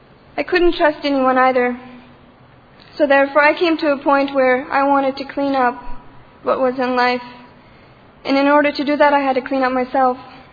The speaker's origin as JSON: {"language": "English", "region": "Ontario", "country": "Canada", "said": "from Ontario, Canada."}